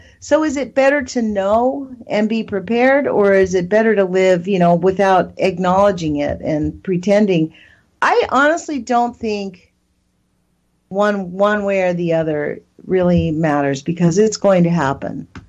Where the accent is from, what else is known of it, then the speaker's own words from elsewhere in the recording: United States; I used to say, I'm not an activist. I'm an American.